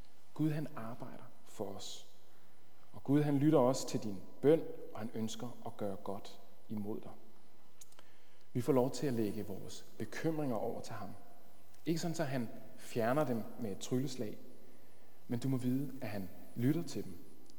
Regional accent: Rødovre, Capital Region of Denmark, Denmark; jeg kommer fra Rødovre, der har vi ikke så mange får.

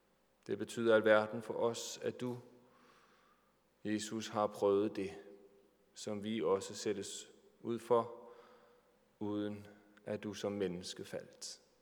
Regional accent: Capital Region of Denmark, Denmark; accent: Bornholmish; jeg taler bornholmsk.

